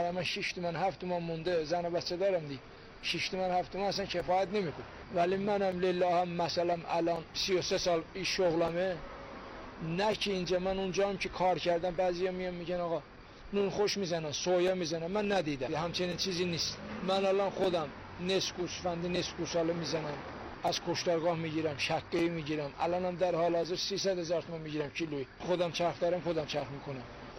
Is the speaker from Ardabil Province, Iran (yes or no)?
yes; Ardabil Province, Iran; شهرستان ما اردبیلی هستیم.